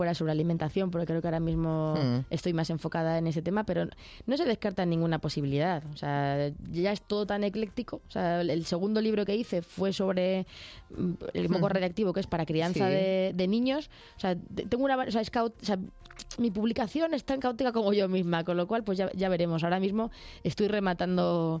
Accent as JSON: {"language": "Spanish", "town": "Belmonte", "country": "Spain", "said": "iré a mi pueblo, Belmonte, que soy de allí"}